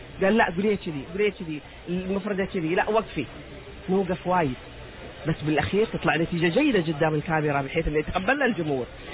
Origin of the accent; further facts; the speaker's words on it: Oman; عمان في قلبي وروحي. إني رايحة عمانية